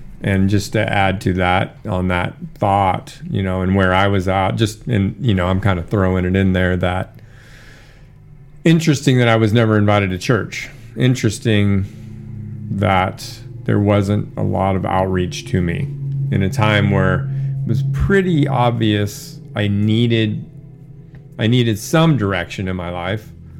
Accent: Alaska, United States; I grew, like I said, growing up in Alaska, I had the first snowboard, Burton snowboard dealership in Alaska.

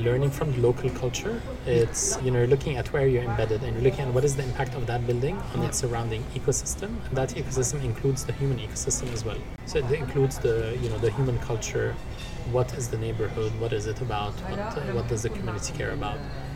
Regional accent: Lebanon; I've always loved being in nature, ever since growing up in Lebanon during the war.

